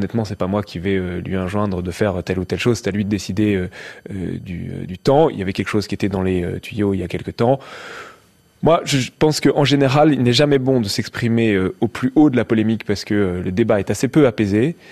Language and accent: French; Villeurbanne, Auvergne-Rhône-Alpes, France; Il se trouve que moi, quand j'étais enfant, j'habitais à Villeurbanne.